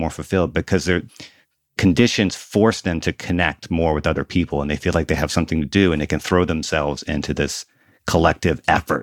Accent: the South, United States; And I grew up in the South. I've been through several hurricanes, and that has been my experience as well.

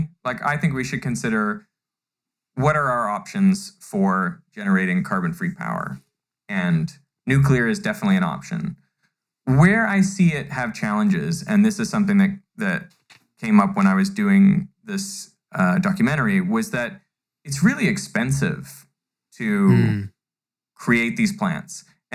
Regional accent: Vancouver, British Columbia, Canada; I'm from Vancouver, yeah.

